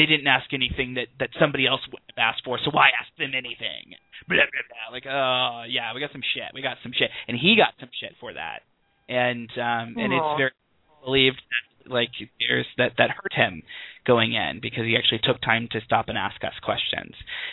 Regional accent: Bible Belt, United States; I remember, you know, growing up where I grew up in the Bible Belt, you know, it wasn't even a matter of questioning if you were Republican or if you were Democrat.

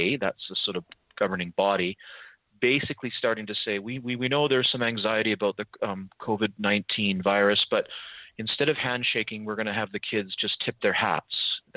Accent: Vancouver, Washington, United States; I'm from Vancouver, which is just above Seattle in the Pacific Northwest. We live on the edge of a rainforest.

